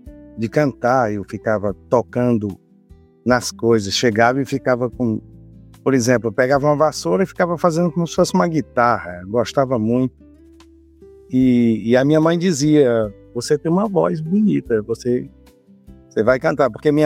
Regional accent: Fortaleza, Ceará, Brazil; born there; Na verdade, eu nasci em Fortaleza

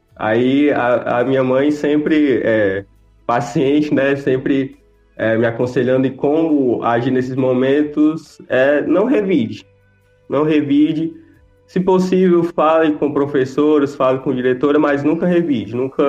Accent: Pires Ferreira, Ceará, Brazil; also born or lived in Ipu; Não, eu nasci em Ipu, mas me criei e atualmente eu moro em Pires Ferreira.

